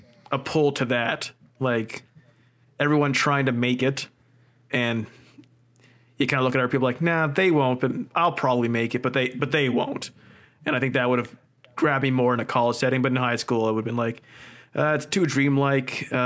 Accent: the Maritimes, Canada; growing up in Canada, if I read this, I would have thought, well, it's a weird American book. I can't, it has nothing to do with what I live here in the Maritimes.

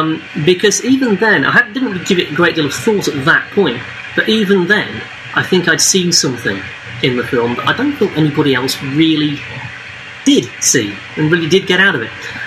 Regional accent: Doncaster, Yorkshire and the Humber, United Kingdom; I went to see the movies a lot because I'm from Doncaster and there wasn't a lot else to do, if we're honest.

